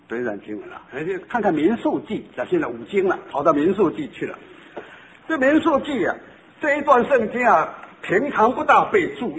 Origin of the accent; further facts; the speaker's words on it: Jiangsu-Zhejiang, China; 或者清酒是我们江浙人的甜酒郎呢